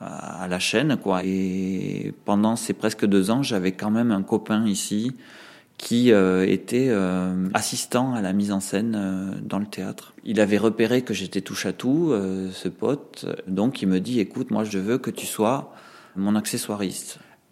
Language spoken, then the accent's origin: French; Agen, Nouvelle-Aquitaine, France; accent: southwestern French; Moi, je suis un gamin de la campagne, donc je suis du sud-ouest de la France, ça doit s'entendre, mon accent.